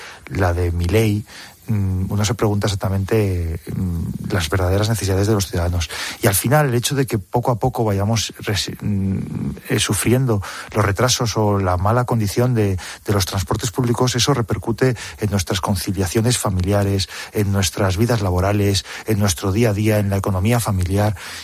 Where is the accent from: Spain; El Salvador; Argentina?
Spain; Ferrol, Galicia; como sabes, somos de Ferrol y mi vida me la he pasado yendo en autobús al pueblo, con parada en Ponferrada, 9 horas de viaje